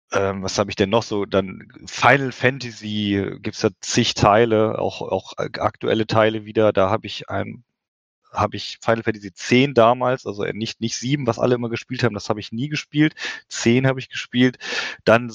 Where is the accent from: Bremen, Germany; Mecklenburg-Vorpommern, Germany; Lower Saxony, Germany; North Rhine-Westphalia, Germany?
North Rhine-Westphalia, Germany; now in Mainz, Germany; Ich komme auch aus der Kölner Region.